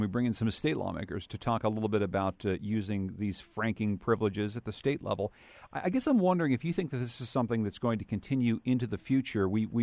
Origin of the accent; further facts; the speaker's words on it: Winsted, Connecticut, United States; As a matter of fact, it represents my hometown of Winsted.